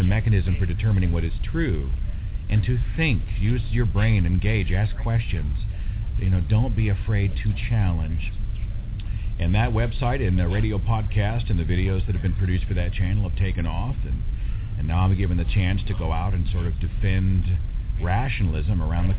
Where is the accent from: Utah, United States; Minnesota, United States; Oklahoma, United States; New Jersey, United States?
Oklahoma, United States; Well, I'm from Oklahoma. I was born to theologian parents.